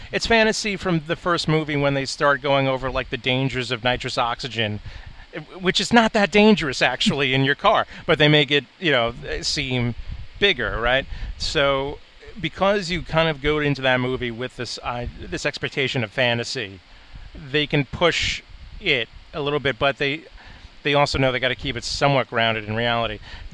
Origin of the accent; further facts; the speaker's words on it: New York City, New York, United States; You may be, and being a New Yorker and being in the city on a regular basis, I see people thinking that they're in the Fast and the Furious